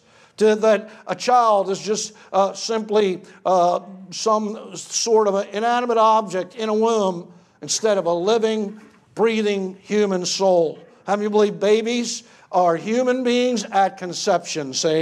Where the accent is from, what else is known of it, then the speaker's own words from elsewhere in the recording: United States; I grew up in America that still had a conscience.